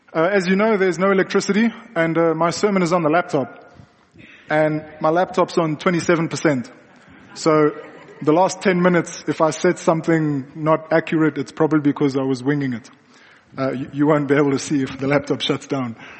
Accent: Johannesburg, Gauteng, South Africa; So many of you know that I'm from Johannesburg, and things work differently in Johannesburg.

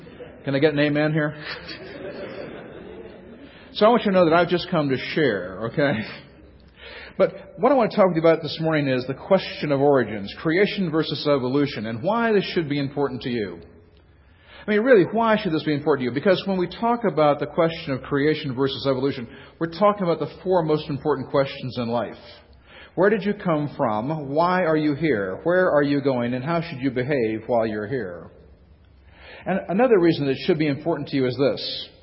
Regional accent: United States; You know, I know I'm an American and so forth, but Americans like to have fun.

